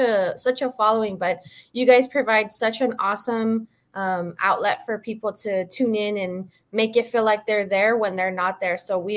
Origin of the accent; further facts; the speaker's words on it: El Paso, Texas, United States; I'm from El Paso, so I brought my El Paso shirt ready to rep.